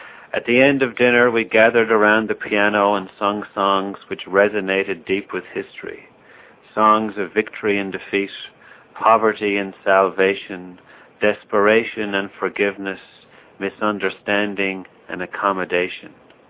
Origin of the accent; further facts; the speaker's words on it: Enniscorthy, County Wexford, Ireland; I remember in my hometown of Enniscorthy, County Wexford, often leaning against the walls of buildings for shelter